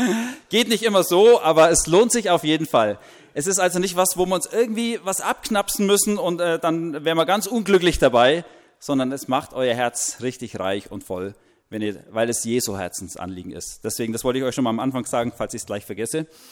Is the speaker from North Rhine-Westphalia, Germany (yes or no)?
no; Bavaria, Germany; Ich komme aus Oberfranken, auch aus einer frommen Ecke.